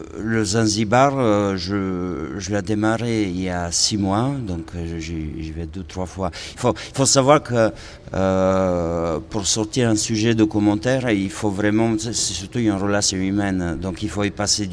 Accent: Bulgaria; now in France; de la France que je découvre, hein, parce que je viens de la Bulgarie.

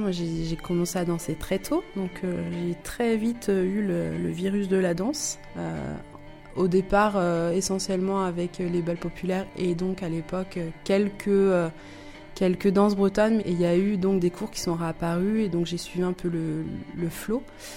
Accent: Brittany, France; je suis bretonne et du coup moi j'ai découvert très tôt la musique traditionnelle en Bretagne.

